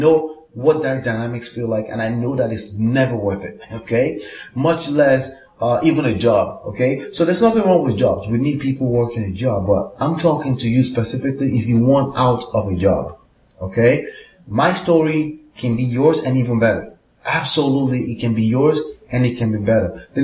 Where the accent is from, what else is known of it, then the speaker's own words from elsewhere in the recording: Nigeria; also born or lived in Texas, United States; now in New Jersey, United States; I was born in Texas. I was raised in Nigeria by Nigerian parents because they used to live in Texas in the 70s. And I was raised in Nigeria up till 1998, and I've lived in New Jersey since 1998.